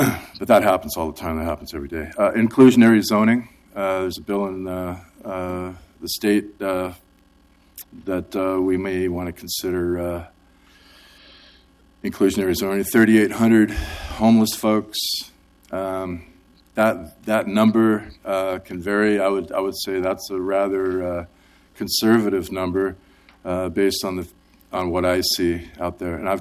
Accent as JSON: {"language": "English", "town": "Portland", "region": "Oregon", "country": "United States", "tie": "born or raised there", "said": "I grew up here in Portland. I used to work security, and my wife didn't have to work. We had a rental house in Southwest Portland"}